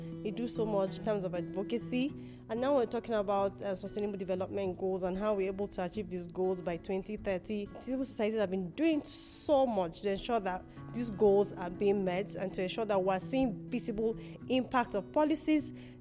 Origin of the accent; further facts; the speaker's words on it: Lagos, Nigeria; and I'm from Lagos State.